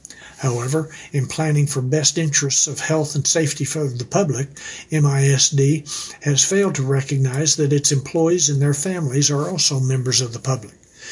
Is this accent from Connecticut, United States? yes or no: no; Midland, Texas, United States; stopped to refuel in my hometown of Midland on the night of July 30.